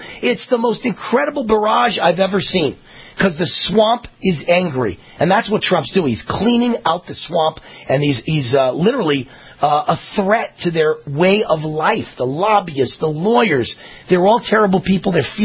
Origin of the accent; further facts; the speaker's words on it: New York, United States; As a kid growing up in New York, I knew what he did, and I don't care.